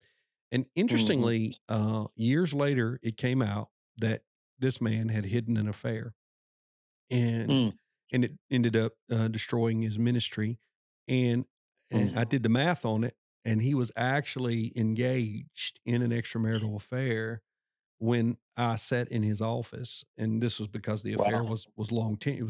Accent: Alabama, United States; a very large church in my home state of Alabama was looking for some guys to join the teaching team.

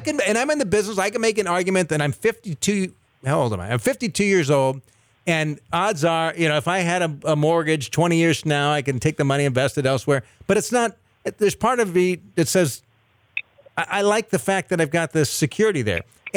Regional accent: Ojai, California, United States; born there; I was born in Ventura County, but.

